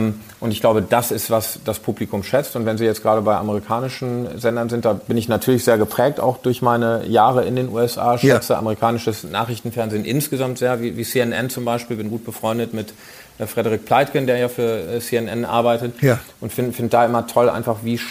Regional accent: Iserlohn, North Rhine-Westphalia, Germany; die Lokalzeitung meiner Heimatstadt Iserlohn

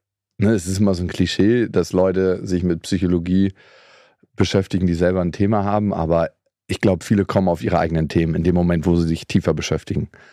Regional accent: Berlin, Germany; Ich bin ja in Berlin groß geworden.

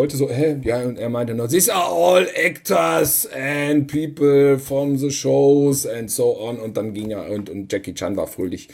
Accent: Cologne, North Rhine-Westphalia, Germany; Da muss ich jetzt mal hier als Kölner mal den Unterschied

